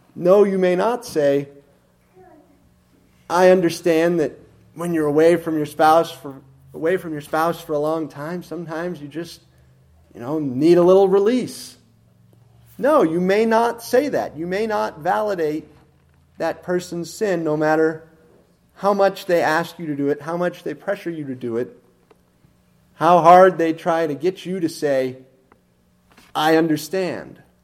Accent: Fort Collins, Colorado, United States; Well, 10 years ago, I worked for a general contractor back in my hometown of Fort Collins.

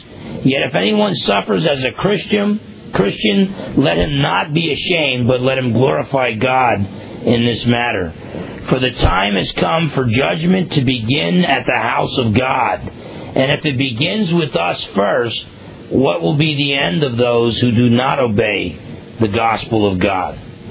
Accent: New Jersey, United States; I broke a lot of laws as a non-believer growing up in New Jersey and never got caught.

